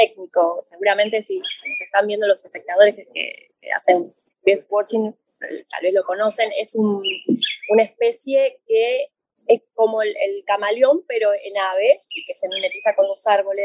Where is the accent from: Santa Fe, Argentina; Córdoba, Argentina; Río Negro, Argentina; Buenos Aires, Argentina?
Buenos Aires, Argentina; que soy bien porteña